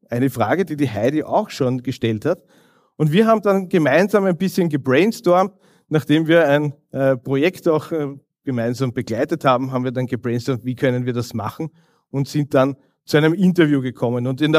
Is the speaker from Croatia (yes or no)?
no; Vienna, Austria; born there; für mich als gebürtigen Wiener